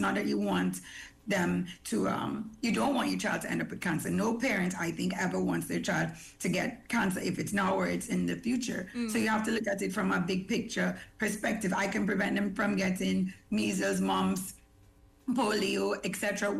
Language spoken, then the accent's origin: English; Trinidad & Tobago; We in Trinidad tend to follow the UK recommendations. I'm American trained, so I follow those as well.